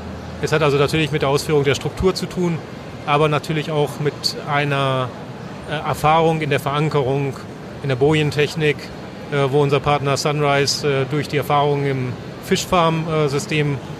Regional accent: Northern Germany, Germany; als Norddeutscher sage ich

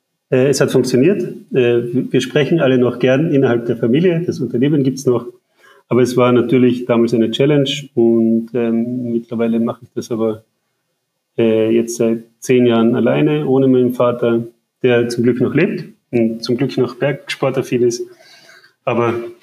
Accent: Tyrol, Austria; Ich bin Tiroler Bergziege, lebe und liebe die Berge

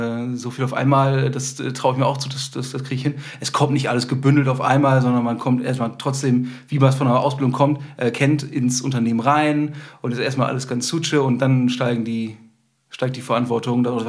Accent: West Germany, Germany; also ich komme jetzt aus dem Westen Deutschlands. Bonn ist ja auch im Westen.

